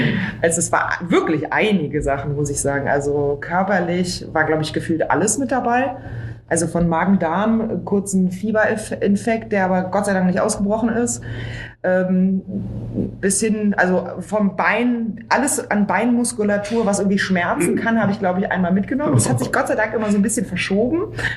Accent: Berlin, Germany; ich bin ja Berlinerin

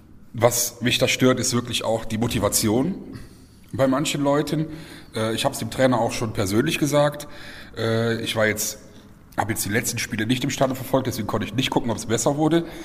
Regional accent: Olpe, North Rhine-Westphalia, Germany; Olpen ist meine Heimatstadt

